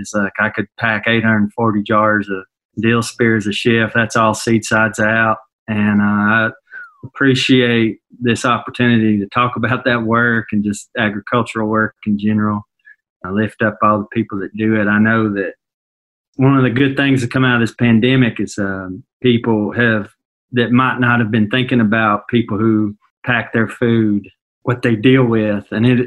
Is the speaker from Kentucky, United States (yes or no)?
yes; Kentucky, United States; It's like, it's a wonderful fast food place in my hometown. And the book includes another essay by a woman that whose family grew up in Harlan County where I did